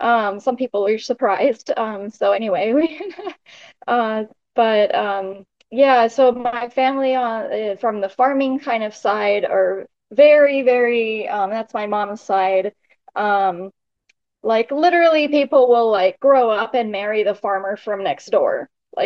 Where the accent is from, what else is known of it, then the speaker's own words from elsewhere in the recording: South Africa; born there; moved away; I was originally born in South Africa. I am a South African. And yeah, in South Africa, things are very different than here, obviously. My family was sort of multicultural.